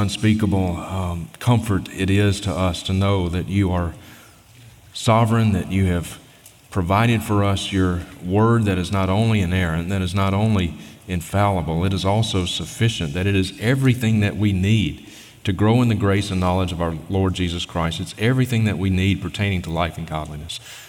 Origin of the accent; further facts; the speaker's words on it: Mississippi, United States; now in Montana, United States; I grew up in Mississippi, and one of my good childhood friends is a man named Chad.